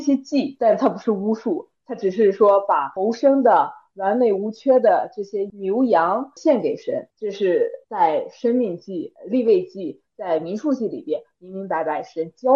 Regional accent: China; 就是抽签，类似我们中国人可以理解的，就是抽签

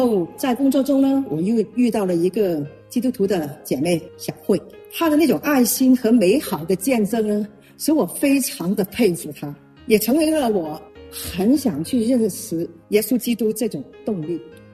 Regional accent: Guangzhou, Guangdong, China; now in Vancouver, Canada; 我来自中国广州。

